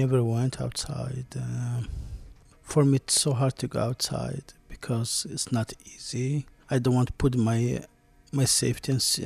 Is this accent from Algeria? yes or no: yes; Algeria; also born or lived in United States; now in Canada; I came from U.S. Before that, I came from Algeria to U.S., U.S. to Canada.